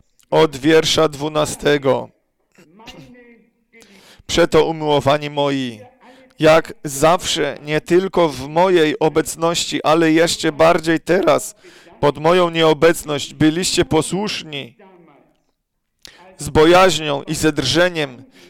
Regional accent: Krefeld, North Rhine-Westphalia, Germany; Polish is a second language; Ja powiedział … jestem z Krefeldu, więc nie potrzebujecie, mnie znajdziecie, jak mnie będziecie szukać.

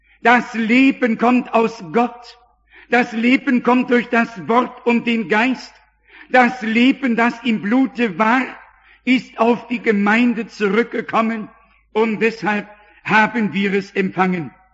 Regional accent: France; ich bin Franzose, ich bin Katholik und ich bin Atheist.

